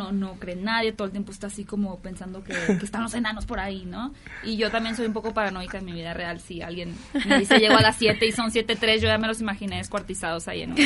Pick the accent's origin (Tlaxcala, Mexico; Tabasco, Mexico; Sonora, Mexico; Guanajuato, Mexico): Sonora, Mexico; Hermosillo; accent: northern; Soy de Hermosillo, pero tengo muchos años aquí, aún así, pues el acento lo tengo bien marcado.